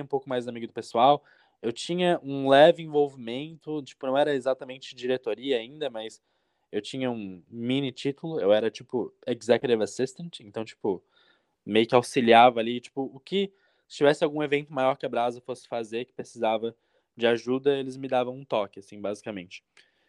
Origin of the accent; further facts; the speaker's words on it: Florianópolis, Santa Catarina, Brazil; now in United States; eu sou de Florianópolis, né, eu nasci e cresci em Florianópolis.